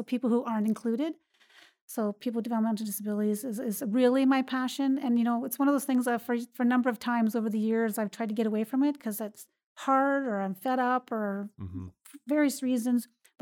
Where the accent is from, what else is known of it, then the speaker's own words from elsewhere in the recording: Calgary, Alberta, Canada; also born or lived in Pincher Creek; And then I moved to Calgary, where I lived in a number of places. I only remember an apartment in Malin Heights was the last place I remember living.